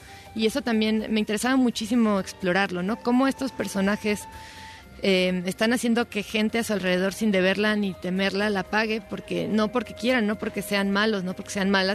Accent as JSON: {"language": "Spanish", "town": "Gustavo A. Madero", "region": "Mexico City", "country": "Mexico", "said": "yo soy de Gustavo Madero, soy muy del norte de la ciudad"}